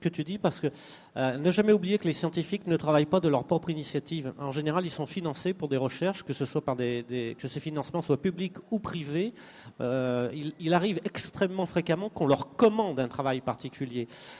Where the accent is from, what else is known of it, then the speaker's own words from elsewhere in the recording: Belgium; Ah, vous excuserez mon accent lamentable, je suis belge.